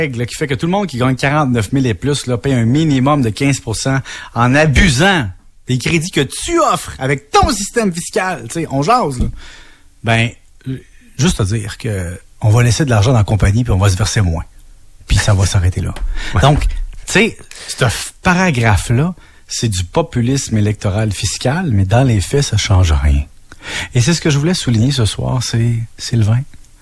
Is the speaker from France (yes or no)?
no; Quebec, Canada; Parce qu'on est Québécois, on le paye au Québec à la place.